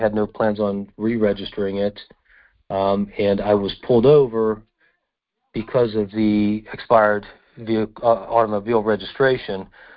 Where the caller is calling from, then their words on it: Pennsylvania, United States; I'm from Pennsylvania.